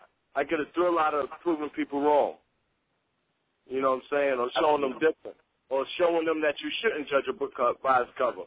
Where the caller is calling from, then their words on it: Virginia Beach, Virginia, United States; I'm calling from Virginia Beach, baby.